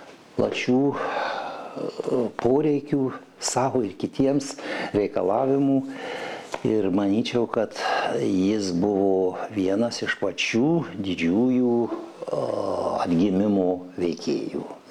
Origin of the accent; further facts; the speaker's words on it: Suvalkija, Lithuania; Šiandien aš pats suvalkietis